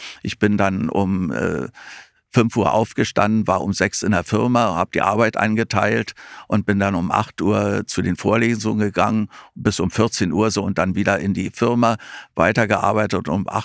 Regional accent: Berlin, Germany; ich bin 1947 hier in Berlin geboren, in Berlin-Moabit geboren und liebe diese Stadt über alles

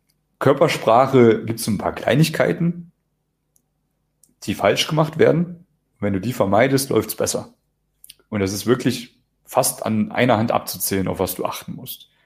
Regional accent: East Germany, Germany

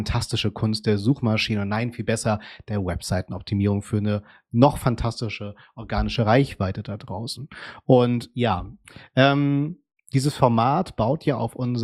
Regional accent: Hamburg, Germany; in meiner Heimatstadt Hamburg

